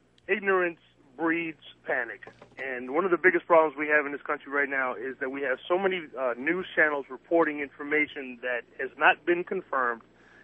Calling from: Lantana, Florida, United States; I'm calling from Lantana, Florida, where unfortunately the gentleman died from.

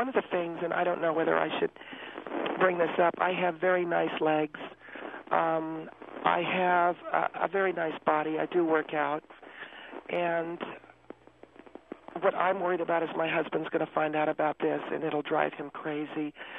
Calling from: California, United States; Yes, in the San Fernando Valley.

